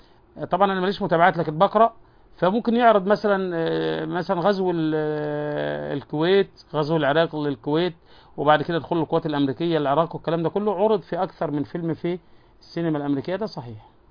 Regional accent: Mansoura, Dakahlia, Egypt; كان عندنا في المنصورة شيخ زمان

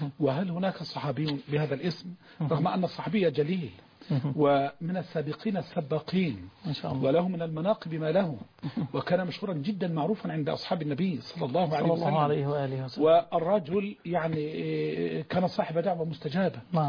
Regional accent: Egypt; إحنا كمصريين

